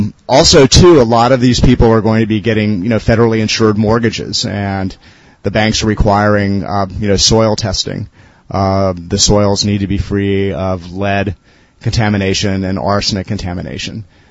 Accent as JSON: {"language": "English", "town": "Miami", "region": "Florida", "country": "United States", "lives_now": "New Orleans, United States", "said": "Well, I'm from Miami, and Hurricane Katrina hit us in South Florida about 5 days before it hit here"}